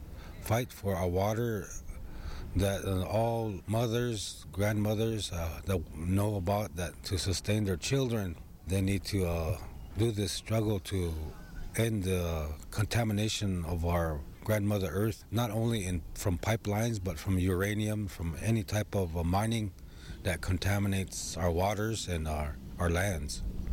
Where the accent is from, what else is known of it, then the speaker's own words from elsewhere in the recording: Nevada, United States; I'm the owner of Digital Smoke Signals. And I'm Paiute Shoshone from Nevada. And on my mom's side, I'm a Bishop Paiute tribe.